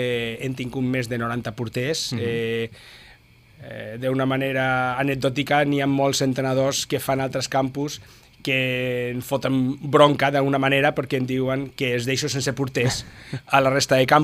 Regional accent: Alicante, Valencian Community, Spain; moved away; Jo vaig vaig venir d'Alacant, que jo soc d'Alacant

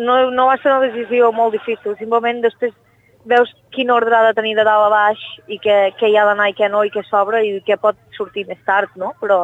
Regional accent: Vic, Catalonia, Spain; accent: Plana de Vic; now in Barcelona, Spain; jo soc mig irlandès, el que passa és que jo vaig néixer a Vic, jo he viscut a Vic tota la meva vida, heus aquí el meu accent exagerat de la plana de Vic, i ara estic vivint a Barcelona

